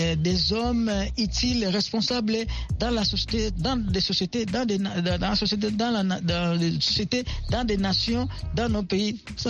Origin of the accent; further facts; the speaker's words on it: DR Congo; Aujourd'hui, chez nous, en RDC, vous venez, beaucoup de filles étudient dans plusieurs filières.